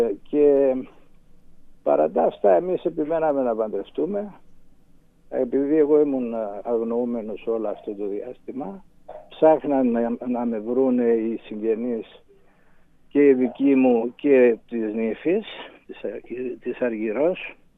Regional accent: Agios Georgios Soleas, Nicosia District, Cyprus; Κατέλαβαν και το Άγιο Γεώργιο το χωριό μου και γίναμε όλοι πρόσφυγες και η σύζυγος το ίδιο.

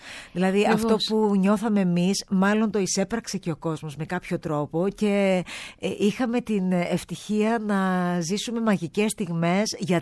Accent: Cyprus; Την πατρίδα μου.

